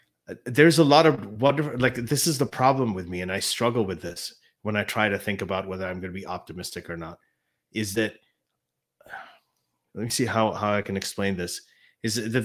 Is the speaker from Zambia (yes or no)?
no; Pakistan; I was born in Pakistan. I grew up there.